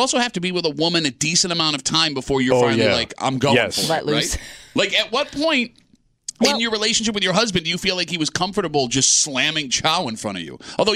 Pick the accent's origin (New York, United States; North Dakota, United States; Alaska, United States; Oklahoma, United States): New York, United States; Gates; To her point, man, growing up in Gates, dating Italian girls, that was the best part.